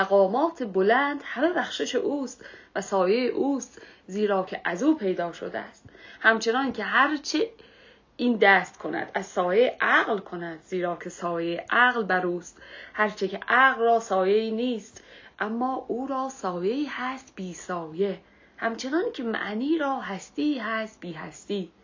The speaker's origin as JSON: {"language": "Persian", "town": "Karaj", "region": "Alborz", "country": "Iran", "tie": "born there", "said": "من به دنیا آمدم، مثلا تو کرج به دنیا آمدم، توی نیویورک به دنیا نیومدم."}